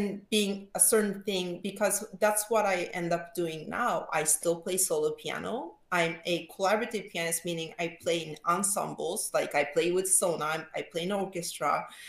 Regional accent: Japan; English is a second language; also born or lived in Detroit, United States; now in United States; in the United States for more than half my life. I'm originally from Japan, but I ended up spending some years of my childhood in Detroit, Michigan

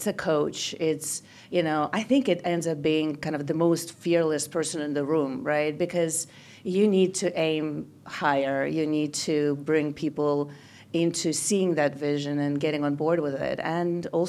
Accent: Ukraine; English is a second language; moved away as an adult; also born or lived in Washington, D.C.; I am a Ukrainian. I grew up in Ukraine during the Soviet Union times.

